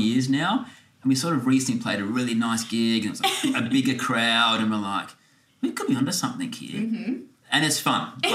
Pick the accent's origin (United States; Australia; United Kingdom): Australia; Adelaide, South Australia; I grew up in Adelaide, in the western suburbs, with loving family, two older sisters